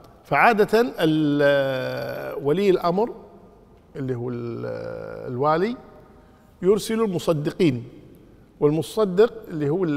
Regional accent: Kuwait; عندنا في الكويت

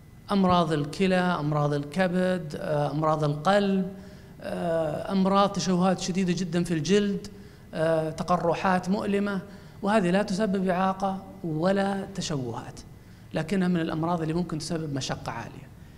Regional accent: Saudi Arabia; الآن عندنا في السعودية من فترات طويلة جدا

